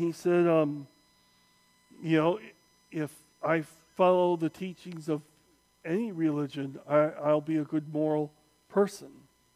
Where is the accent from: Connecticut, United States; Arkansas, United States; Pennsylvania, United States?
Arkansas, United States; born there; I said, well, I was born in Arkansas, too.